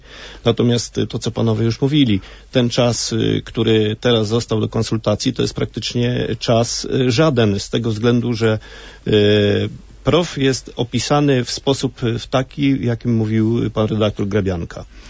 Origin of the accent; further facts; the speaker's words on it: Lublin Voivodeship, Poland; Ja pochodzę z Lubelszczyzny, dokładnie z Zamojszczyzny.